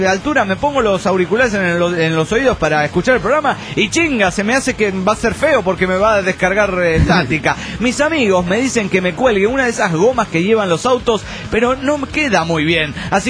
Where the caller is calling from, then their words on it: Argentina; de Argentina.